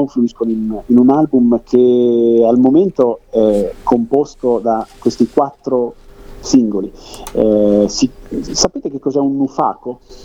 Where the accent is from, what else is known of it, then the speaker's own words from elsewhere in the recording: Reggio Emilia, Emilia-Romagna, Italy; Io sono di Reggio Emilia